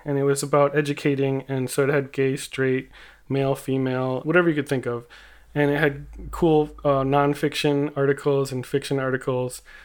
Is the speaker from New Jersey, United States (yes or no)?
no; California, United States; I'm from the South Bay near Los Angeles, California.